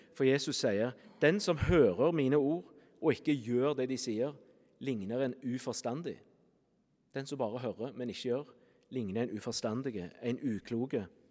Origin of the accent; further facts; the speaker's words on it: Vassøy, Rogaland, Norway; Men jeg er jo fra Vassøy, så da blir det å høre, men ikke gjøre.